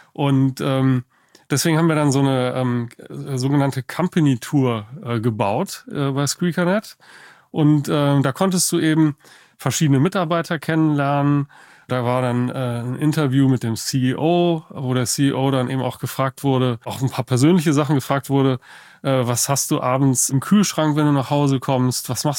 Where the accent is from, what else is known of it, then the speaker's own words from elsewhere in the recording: Bonn, North Rhine-Westphalia, Germany; moved away as an adult; now in United States; Ich bin in Bonn geboren. Und in Bonn dann zur Schule gegangen, Abitur gemacht und habe dann in Köln studiert, also BWL studiert. Dann mich irgendwie nach Berlin kurz gezogen